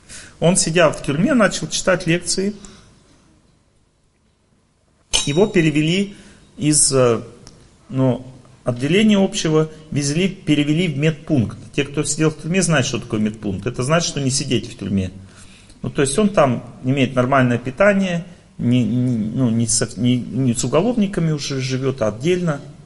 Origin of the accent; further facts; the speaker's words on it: Tolyatti, Samara Oblast, Russia; Ну, ему надо было взять, сделать в Тольятти, съездить, а мы из Тольятти, сделать загранпаспорт.